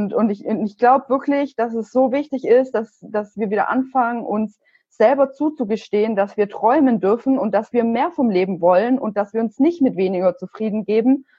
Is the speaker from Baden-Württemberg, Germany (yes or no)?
yes; Stuttgart, Baden-Württemberg, Germany; Aus Stuttgart.